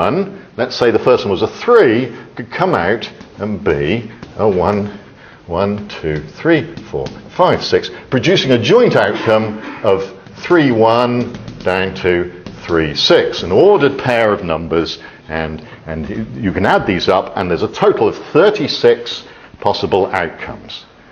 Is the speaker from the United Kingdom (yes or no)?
yes; England, United Kingdom; I'm not going to be correct English. I'm English. I'm allowed to use bad English.